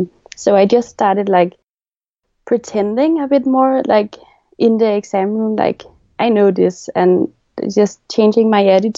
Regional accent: Denmark; And I was born and raised in Denmark, so I feel pretty Danish, but I look more Chinese

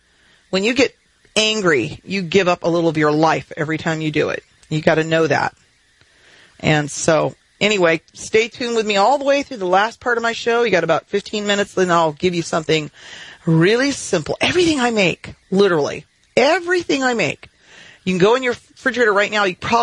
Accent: Texas, United States; For instance, I'm from Texas, and we all love chicken fried steak.

